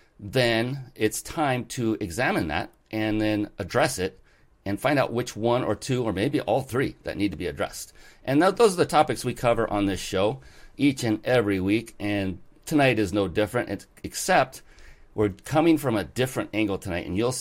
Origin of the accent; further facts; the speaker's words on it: West Coast, United States; I'm from the West Coast.